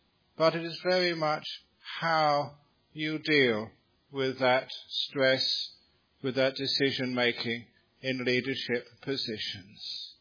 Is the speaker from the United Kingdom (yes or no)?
yes; England, United Kingdom; born there; I'm an English-born monk.